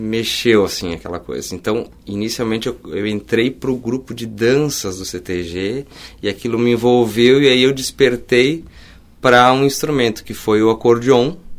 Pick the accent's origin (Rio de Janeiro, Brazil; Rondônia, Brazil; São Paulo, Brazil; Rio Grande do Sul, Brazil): Rio Grande do Sul, Brazil; Bento Gonçalves; na cidade de Bento Gonçalves, de onde eu venho.